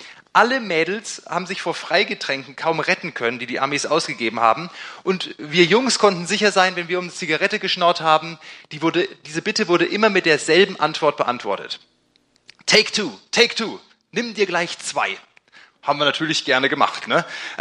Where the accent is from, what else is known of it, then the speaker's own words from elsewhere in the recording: Ansbach, Bavaria, Germany; ich bin in Ansbach aufgewachsen und wir hatten den Luxus, wir hatten drei Kasernen. Ja, drei Kasernen in einer Stadt.